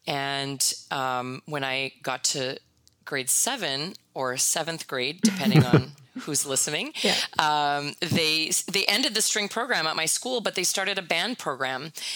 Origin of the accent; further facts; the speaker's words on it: Winnipeg, Manitoba, Canada; I'm originally from Winnipeg, and more specifically from St. Boniface, the French quarter of Winnipeg. So I am a proud Franco-Manitoban.